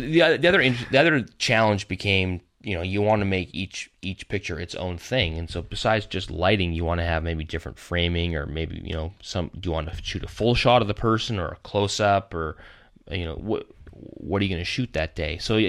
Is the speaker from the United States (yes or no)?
no; Canada; I'm a photographer, I'm from Canada.